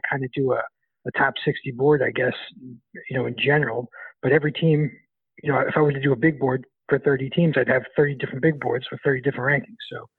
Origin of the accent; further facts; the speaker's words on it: New York, United States; I'm from New York, and I don't think I picked the Knicks.